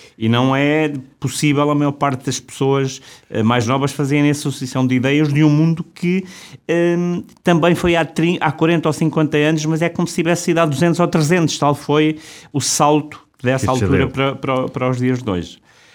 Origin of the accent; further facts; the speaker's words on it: Amial do Campo, Centro, Portugal; born there; eu nasci numa aldeia aqui perto de Coimbra, que é o Amial do Campo, a cerca de 12 quilómetros de Coimbra